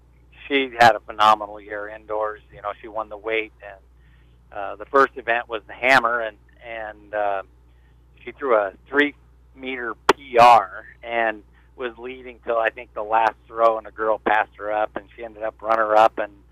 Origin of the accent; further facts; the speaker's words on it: Nebraska, United States; But we're from Nebraska, so we're used to that.